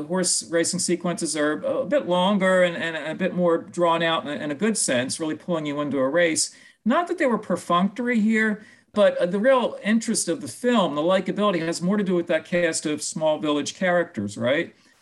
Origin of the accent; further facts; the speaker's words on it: Australia; as an Australian